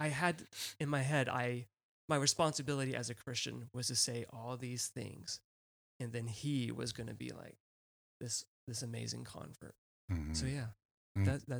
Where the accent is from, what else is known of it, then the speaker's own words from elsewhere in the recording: Hendersonville, North Carolina, United States; In the mountains of North Carolina, Hendersonville. Everybody knew that I was a pastor's kid.